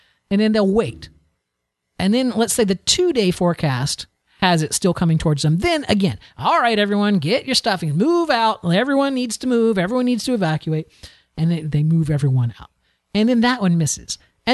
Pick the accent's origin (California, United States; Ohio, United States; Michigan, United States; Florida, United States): Florida, United States; Now, I'm from Florida. I was born and raised in Florida, so I am no stranger to hurricanes at all, right?